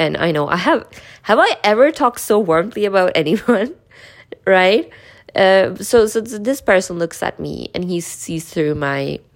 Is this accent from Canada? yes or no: no; India; I am born a Sikh. I am from India.